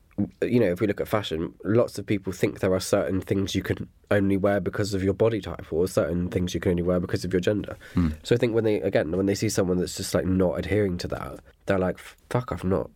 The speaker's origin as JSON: {"language": "English", "region": "South West England", "country": "United Kingdom", "said": "I think it was because I'm originally from Dorset."}